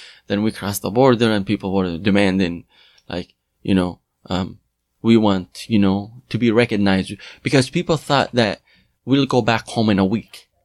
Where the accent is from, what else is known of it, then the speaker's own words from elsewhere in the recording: Nasiriyah, Dhi Qar, Iraq; So I'm from the southern part of Iraq, Nasiriyah.